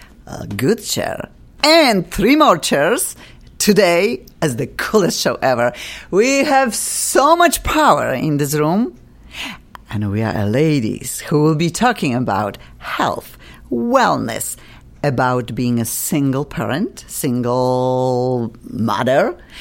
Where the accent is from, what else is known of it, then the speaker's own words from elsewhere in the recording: Poland; Gosh, I am from Poland. I love it here too.